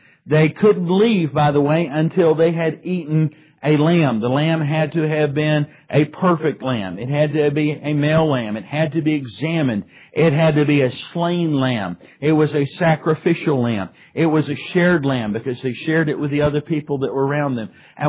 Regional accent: Texas, United States; But I grew up in the country. I did part of my growing up in Palo Duro Canyon, climbing the rocks out in West Texas. I did the rest of my growing up in East Texas where the pine trees are.

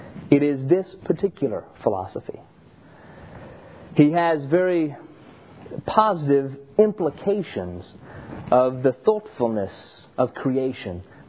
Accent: Orlando, Florida, United States; Growing up in Orlando, you just don't catch the power until you walk the beach

